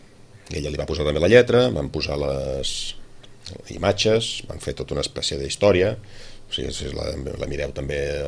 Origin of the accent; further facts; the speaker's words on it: Terrassa, Catalonia, Spain; perquè sóc de Terrassa